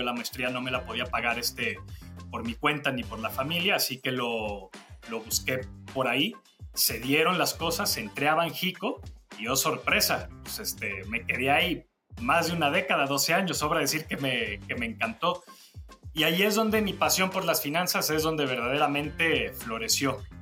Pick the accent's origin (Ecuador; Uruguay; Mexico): Mexico; Mexico City; born there; also born or lived in Monclova, Mexico / United States; Personalmente, nací en el DF, luego viví en Monclova, Coahuila, algunos años. Mi papá trabajaba en el norte. Hice la preparatoria en Estados Unidos, que fue una experiencia increíble. Me regresé a estudiar en México.